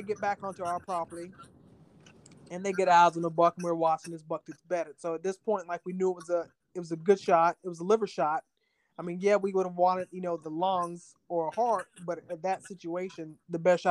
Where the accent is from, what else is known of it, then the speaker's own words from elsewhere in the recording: Florida, United States; So I'm from Florida.